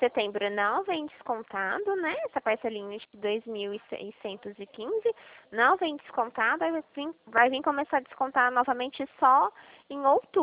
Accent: São Paulo, Brazil; Eu sou do interior de São Paulo.

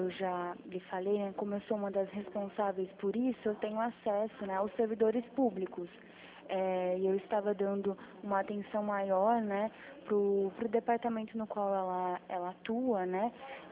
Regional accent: Araras, São Paulo, Brazil; eu retornei para minha cidade, que é Araras, próximo de Prudente também.

